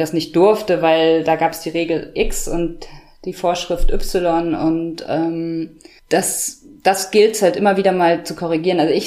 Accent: Mecklenburg-Vorpommern, Germany; Ganz ursprünglich bin ich ein ganz norddeutsches Kind. Ich komme aus der Mecklenburger Seenplatte und bin da aufgewachsen in der Natur, an den ganzen Seen, mit einem Papa, der Biologe ist

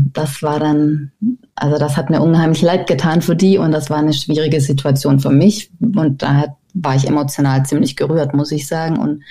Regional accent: Southern Germany, Germany; moved away as an adult; now in Aarhus, Denmark; weil ich komme aus Süddeutschland.

